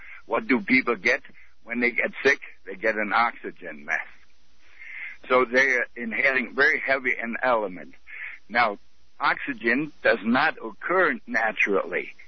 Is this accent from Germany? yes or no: yes; Germany; English is a second language; Like I come from East Germany originally, and I lived 17 years under communism there